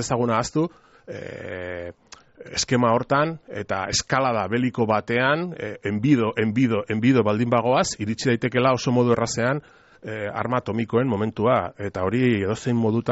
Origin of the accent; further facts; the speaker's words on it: Navarre, Spain; Ni Nafarra naiz.